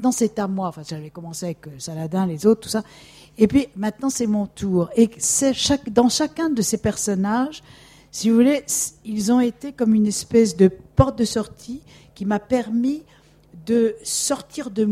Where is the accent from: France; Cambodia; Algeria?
Algeria; moved away; Je suis pied noir, j'ai quitté l'Algérie en 61 et je n'y avais plus jamais remis les pieds.